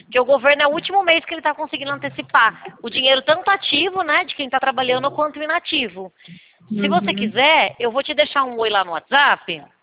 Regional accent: São Paulo, Brazil; Eu sou de São Paulo.

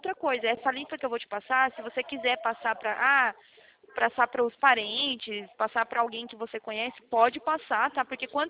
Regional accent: Prudentópolis, Paraná, Brazil; born there; now in Atibaia, Brazil; Eu nasci aí no Paraná, tá? Eu nasci

